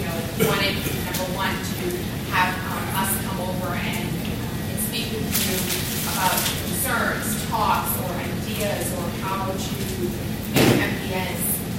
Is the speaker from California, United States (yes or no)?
no; New Jersey, United States; I am from New Jersey. … I'm a nurse practitioner.